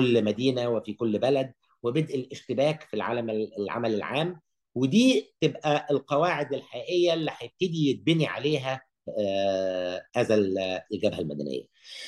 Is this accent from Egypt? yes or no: yes; Egypt; ومسؤوليتنا احنا كشعب مصري هو تغيير حكمنا وبناء بلدنا والنمو بيها